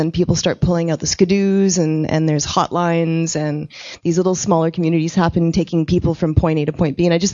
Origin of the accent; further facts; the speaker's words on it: Winnipeg, Manitoba, Canada; I'm from Winnipeg, and we often have a lot of May blizzards and March blizzards and February blizzards